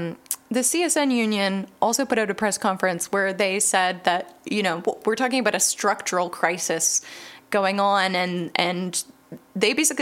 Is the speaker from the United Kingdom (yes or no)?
no; Ontario, Canada; I'm from Ontario, and you know, back there